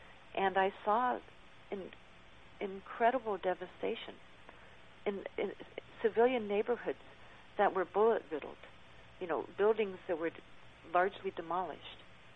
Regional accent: United States; I found people very friendly and very welcoming to me as an American

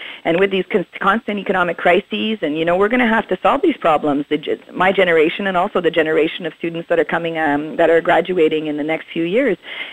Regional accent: Ontario, Canada; also born or lived in Montreal; I was born in Montreal. I grew up in Northern Ontario, and I came back here in 1995. So I guess I would identify as living on the territory of Quebec.

